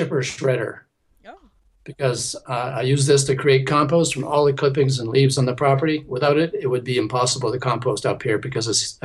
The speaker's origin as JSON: {"language": "English", "town": "Ottawa", "region": "Ontario", "country": "Canada", "said": "I say I'm from Ottawa, but I live outside of a little village associated with Ottawa called Stittsville."}